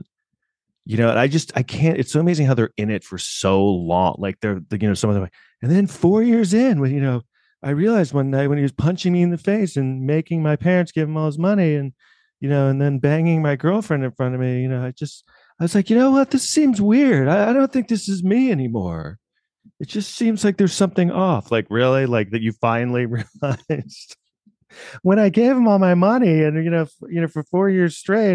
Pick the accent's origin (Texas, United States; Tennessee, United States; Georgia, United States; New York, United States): New York, United States; New York City; I grew up in New York City and Manhattan in the 80s.